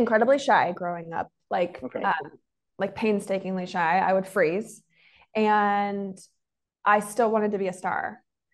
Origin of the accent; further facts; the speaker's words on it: Scottsdale, Arizona, United States; now in Los Angeles, United States; I grew up in Arizona, Scottsdale. There weren't a ton of like theater opportunities.